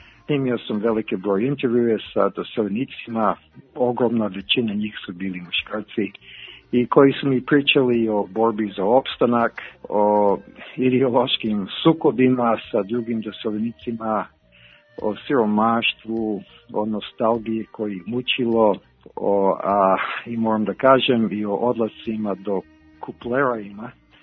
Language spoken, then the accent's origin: Serbian; Vancouver, British Columbia, Canada; treći čin je smešten u doseljeničkom kvartu u Vancouveru, što je i moj rodni grad.